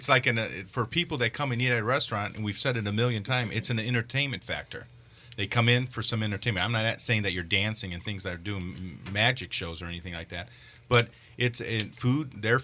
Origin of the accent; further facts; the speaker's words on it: Etna, Indiana, United States; Which, Miller is a beautiful place. I grew up in Etna, so I basically grew up in Miller.